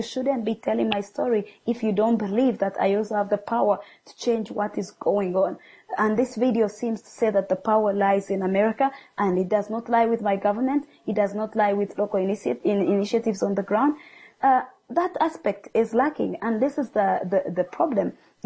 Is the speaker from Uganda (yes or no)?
yes; Uganda; I am a blogger from Uganda.